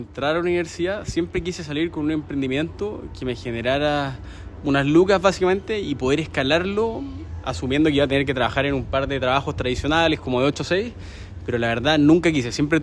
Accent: Viña del Mar, Valparaíso, Chile; Soy de Viña y estudiaba en Viña

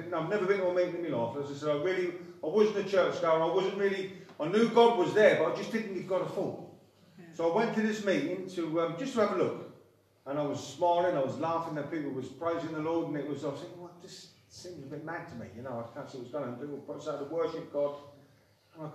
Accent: England, United Kingdom; I come from England.

